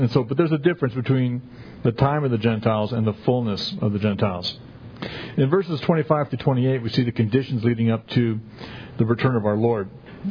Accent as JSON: {"language": "English", "region": "California", "country": "United States", "tie": "born or raised there", "said": "growing up in California, particularly in Southern California, to me, earthquakes were commonplace."}